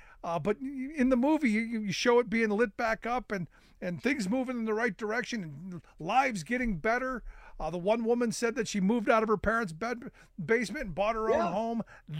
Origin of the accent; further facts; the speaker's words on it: Cleveland, Ohio, United States; Because you brought my hometown of Cleveland, something positive happening to my hometown.